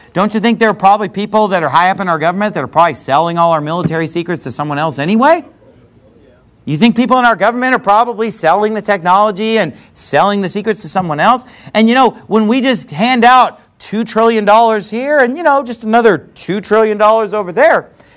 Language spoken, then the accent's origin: English; California, United States; Nothing against California. I'm from California.